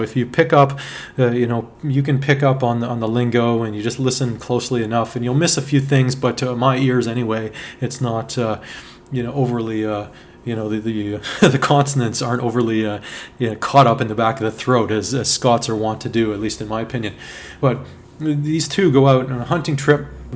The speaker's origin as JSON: {"language": "English", "town": "Toronto", "region": "Ontario", "country": "Canada", "said": "that we are from Toronto and we are Canadian"}